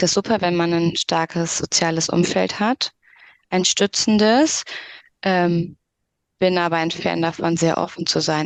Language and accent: German; North Rhine-Westphalia, Germany; Bei uns gar nicht, würde ich sagen, in NRW.